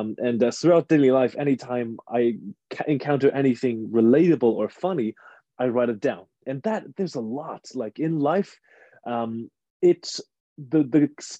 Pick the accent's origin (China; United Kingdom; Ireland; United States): China; I'm much younger and I kind of grew up late, but I grew up in China. So we got things a little bit later than the rest of the world.